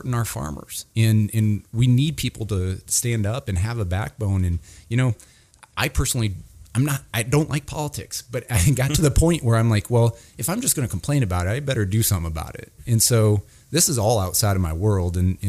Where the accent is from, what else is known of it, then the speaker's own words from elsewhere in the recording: Sioux City, Iowa, United States; also born or lived in Ames; And then I was actually born in Ames when we were living in Nevada, and then I was raised in Sioux City